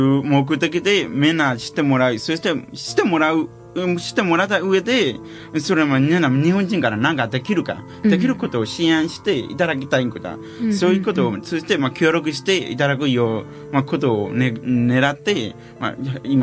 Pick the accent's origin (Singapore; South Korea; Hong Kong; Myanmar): Myanmar; Japanese is a second language; now in Japan; みんなもちろん私たちミャンマー人を見かけたらですね